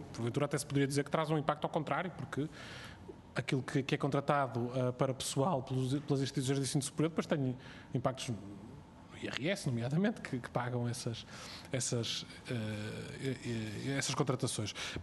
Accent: Porto, Portugal; eu sou do Porto

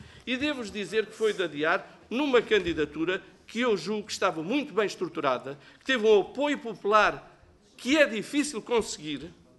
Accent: Nazaré, Centro, Portugal; Gosto do Alentejo e não sou alentejano. Sou da Nazaré, não sou minhoto, não estou longe, mas gosto muito do Alentejo.

